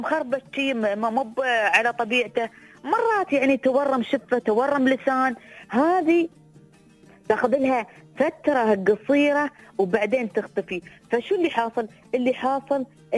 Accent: United Arab Emirates; نحن كشعوب إماراتية عربية

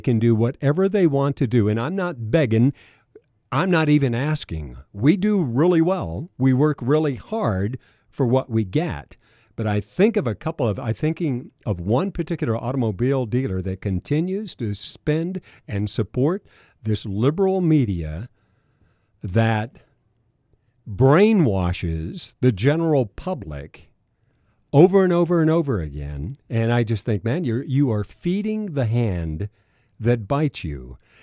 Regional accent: California, United States; moved away; I grew up in California, left there many, many, many years ago.

